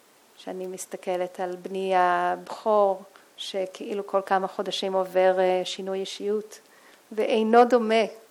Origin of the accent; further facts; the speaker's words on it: New York, United States; now in Israel; אני גדלתי בניו יורק